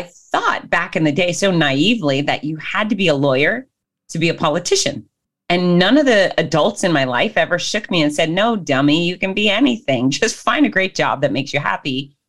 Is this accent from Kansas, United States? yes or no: no; Hollywood, Florida, United States; born there; So, I was born in Hollywood, Florida, the very southern, one of the most southern points of the United States. Hot, sticky, sunny.